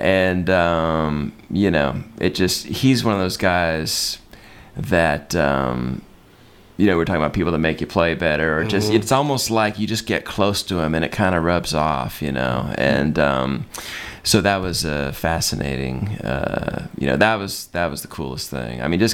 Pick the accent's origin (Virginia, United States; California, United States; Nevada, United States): California, United States; I'm from California originally, and when I was living out there, I think it was around 1990